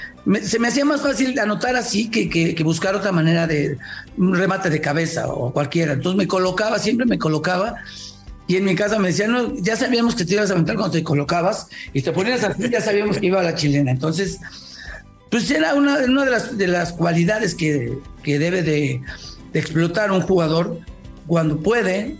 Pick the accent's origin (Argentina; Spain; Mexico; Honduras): Mexico; estoy muy contento, como mexicano, como Puma, como representante del fútbol mexicano